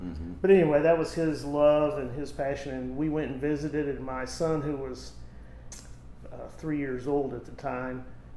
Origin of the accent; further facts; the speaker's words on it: Boonville, Missouri, United States; It was good, but so this is my hometown, though.